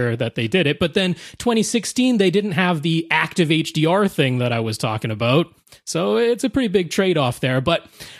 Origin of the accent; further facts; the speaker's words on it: Canada; I am Canadian, so I am legally required to be a hockey viewer, and I live on the West Coast. I'm just outside of Vancouver